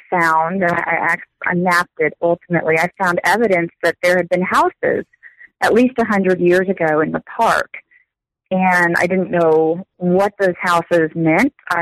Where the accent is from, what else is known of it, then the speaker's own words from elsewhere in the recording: Texas, United States; I grew up in Texas, so I've not traveled far.